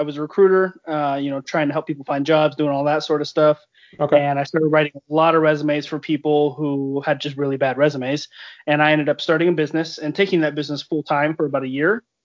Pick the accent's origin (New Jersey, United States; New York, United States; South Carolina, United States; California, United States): California, United States; I was raised in California and where I was at, it never snowed, but it did.